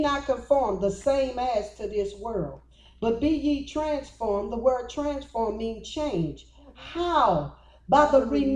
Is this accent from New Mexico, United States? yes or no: no; Louisiana, United States; And I was originally from Louisiana.